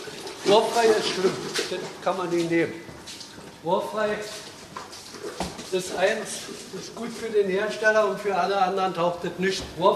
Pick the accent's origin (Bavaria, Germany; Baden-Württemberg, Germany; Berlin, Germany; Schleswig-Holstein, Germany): Berlin, Germany; Ich bin original Berliner, würde ich sagen. Vorher habe ich gesagt, ich bin Spandauer, aber ich bin keiner, ich bin Berliner.